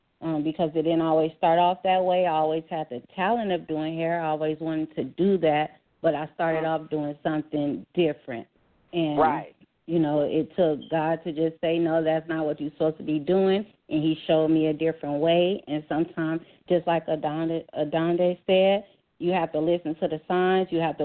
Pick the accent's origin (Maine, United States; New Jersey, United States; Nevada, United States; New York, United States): Nevada, United States; Las Vegas; I'm from Las Vegas.